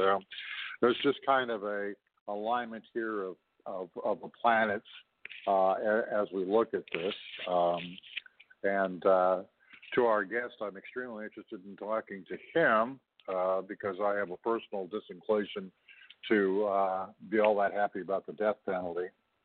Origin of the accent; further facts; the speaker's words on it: Canada; As you know, I'm Canadian.